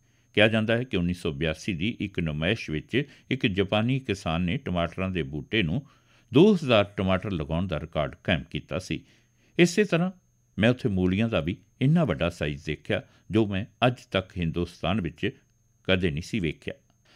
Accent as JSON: {"language": "Punjabi", "region": "Punjab", "country": "India", "said": "ਜਦੋਂ ਮੈਂ ਕਹਿੰਦੀ ਕਿ ਮੈਂ ਪੰਜਾਬ ਤੋਂ ਹਾਂ"}